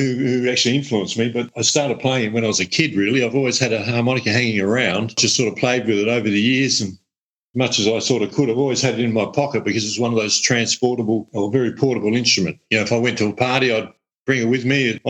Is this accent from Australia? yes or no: yes; Balaclava, South Australia, Australia; also born or lived in Darwin / Adelaide; I was born in Balaclava Hospital, about 100 k's north of Adelaide. Yeah, so I'm a country boy at heart. Back in the early 60s, I lived there for about 7 or 8 years of my life, and then my parents moved to Darwin.